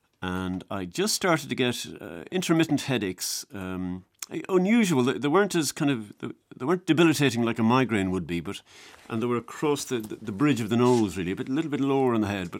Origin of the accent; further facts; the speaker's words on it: Ballina, Munster, Ireland; I'm from Ballina Killaloe on the Clare-Tipperary border.